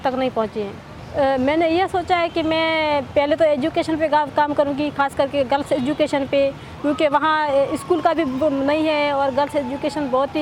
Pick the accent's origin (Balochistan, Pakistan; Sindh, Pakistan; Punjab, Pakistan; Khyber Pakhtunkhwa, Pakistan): Sindh, Pakistan; Tharparkar; میرا تعلق تھرپارکر سے ہے، وہ بالکل ایک بیکورڈ ایریا ہے،